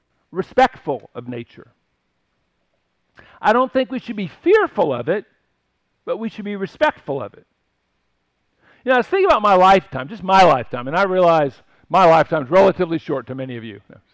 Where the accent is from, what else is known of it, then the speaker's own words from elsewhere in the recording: Washington, United States; I grew up in Washington, right? We're the great nature lovers, right?